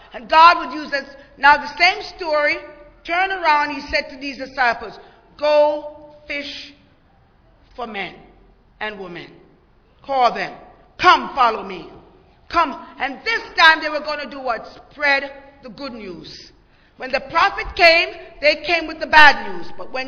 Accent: Jamaica; I'm from Jamaica, so we see people fish all the time because, you know, we're an island.

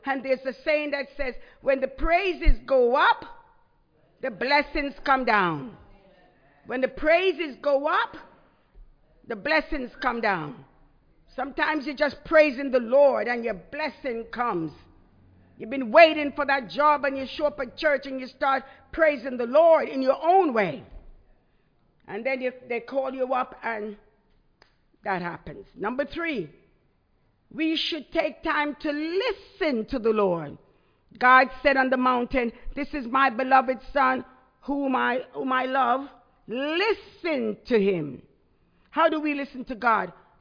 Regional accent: Jamaica; I'm from Jamaica and, you know, going to church.

